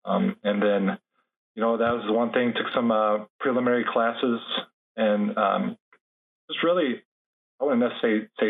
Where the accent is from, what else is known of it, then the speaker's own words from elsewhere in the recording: Fort Dodge, Iowa, United States; also born or lived in Manson; now in Minneapolis, United States; So I'm originally from Fort Dodge, Iowa. Digging a little bit deeper, fun fact, grew up initially in close to a small town called Manson, Iowa. Then we moved to the city, to Fort Dodge.